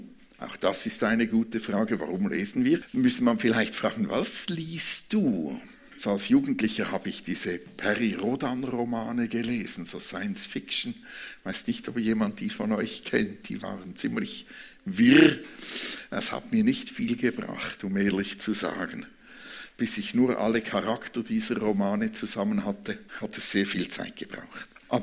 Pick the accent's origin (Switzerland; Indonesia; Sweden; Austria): Switzerland; Thurgau; kennen wir als Thurgauer, oder?